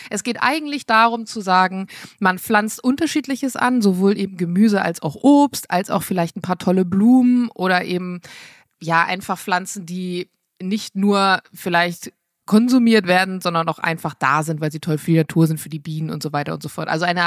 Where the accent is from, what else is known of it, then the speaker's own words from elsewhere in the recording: Bremen, Germany; now in Berlin, Germany; Ich komme ja eigentlich aus dem Norden, aus Bremen. Das ist alles ein bisschen kleiner, ein bisschen beschaulicher und dann in die Großstadt.